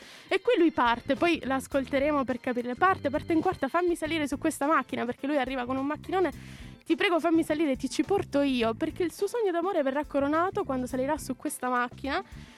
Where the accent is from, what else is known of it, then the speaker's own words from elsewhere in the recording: Sicily, Italy; è mio usanza raddoppiare, sono siciliana purtroppo, le doppie ci sono e si sentono.